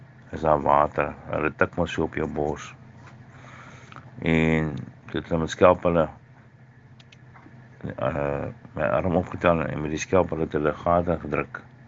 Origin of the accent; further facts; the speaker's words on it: Ruiterwag, Western Cape, South Africa; ek is hier van Ruiterwag in die Weskaap.